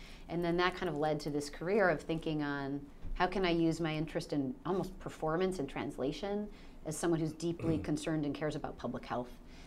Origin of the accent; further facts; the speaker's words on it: Minnesota, United States; So I grew up in Minnesota.